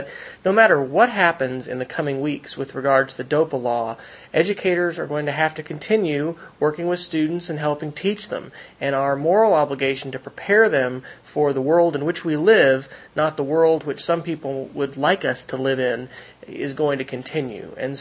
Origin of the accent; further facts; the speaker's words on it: Manhattan, Kansas, United States; now in Texas, United States; I grew up in Manhattan, And although I will admit I've lived in Texas now longer than I've lived in Kansas